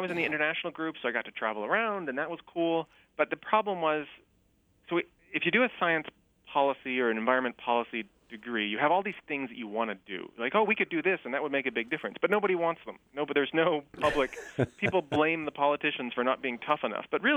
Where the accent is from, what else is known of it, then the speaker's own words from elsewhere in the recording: Ontario, Canada; now in United States; So I'm Canadian